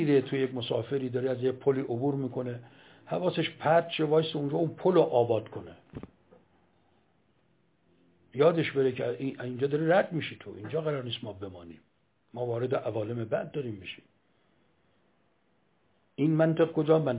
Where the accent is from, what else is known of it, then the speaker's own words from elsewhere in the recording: Iran; وقتی فهمید خب ما ایرانی هستیم